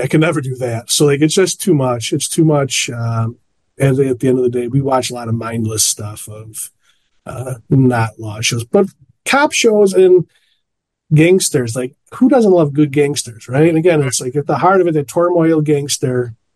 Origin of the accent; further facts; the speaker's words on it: Addison, United States; Growing up in Addison, where everybody's Italian or ethnic of some sort, there is that type of potential language to come out.